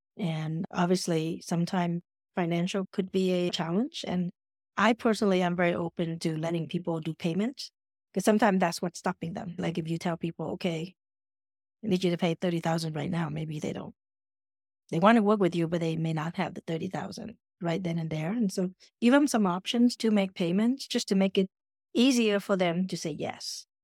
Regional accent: Vietnam; moved away; because I'm originally from Vietnam.

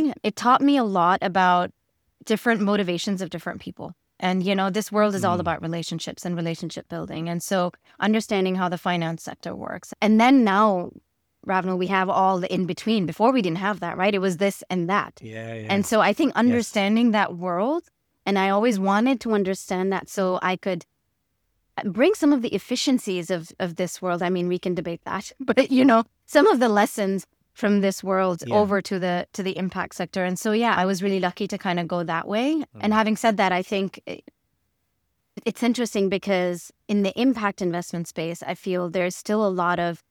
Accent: Pakistan; I grew up in Pakistan. I'm one of five daughters.

